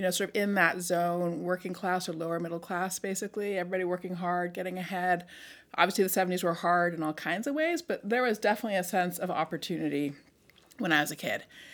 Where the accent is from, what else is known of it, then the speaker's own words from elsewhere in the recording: California, United States; So I grew up in California in the 70s, and my dad's family was from Northern Florida.